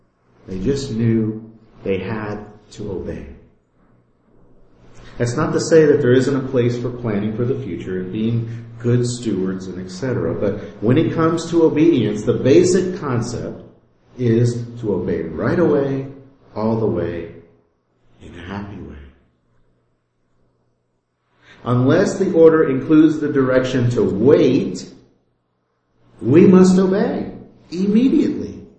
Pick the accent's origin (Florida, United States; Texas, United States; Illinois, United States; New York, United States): Texas, United States; Houston; It reminds me of my hometown of Houston, where it's this international melting pot.